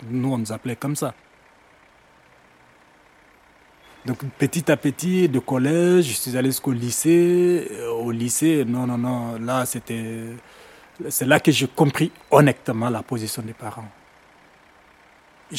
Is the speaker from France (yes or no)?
no; Guinea; now in Belgium; Donc, j'ai quitté la Guinée le 27 octobre 2012. Bon, en venant en Belgique